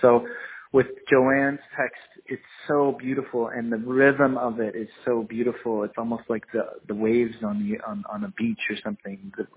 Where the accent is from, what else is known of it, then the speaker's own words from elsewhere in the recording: Nova Scotia, Canada; I'm from the South Shore, but there's a lot of similarities between the communities of the South Shore of Nova Scotia and Cape Breton.